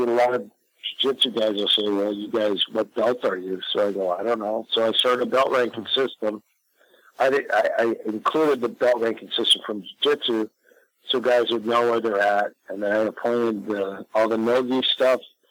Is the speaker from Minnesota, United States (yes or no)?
yes; Coon Rapids, Minnesota, United States; as I was a kid in Minnesota, I grew up in Coon Rapids.